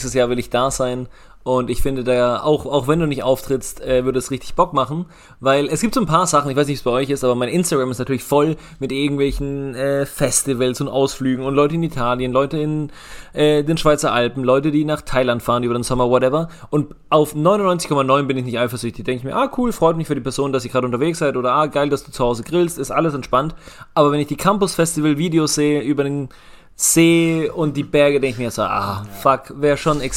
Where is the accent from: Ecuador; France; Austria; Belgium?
Ecuador; German is a second language; ich komme aus Ecuador, und falls ihr das nicht wisst.